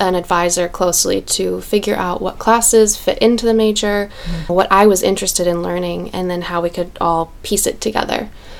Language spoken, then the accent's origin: English; Indianapolis, Indiana, United States; I grew up here in Indianapolis, and I was always a big plant lover as a kid.